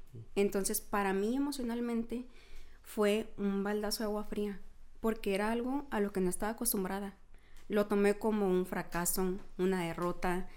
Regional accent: Navojoa, Sonora, Mexico; yo casi siempre digo, soy de Sonora, no digo de Navojoa

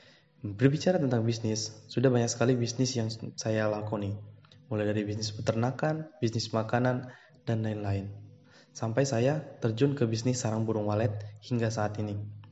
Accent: Bengkulu, Indonesia; Saya berasal dari Bengkulu. Saat ini saya berusia 24 tahun. Riwayat pendidikan saya, dari SD sampai SMA, saya bersekolah di Bengkulu.

